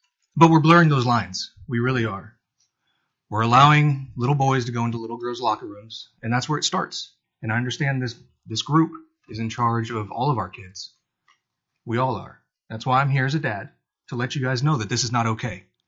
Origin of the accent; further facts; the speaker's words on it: Eagle River, Alaska, United States; I'm from Eagle River, Alaska, and I flew down here yesterday